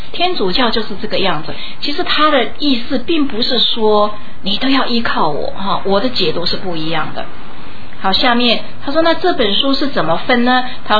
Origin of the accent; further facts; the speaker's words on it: Chiayi, Chiayi County, Taiwan; 我们这就是台湾的一般。我是嘉义的菩萨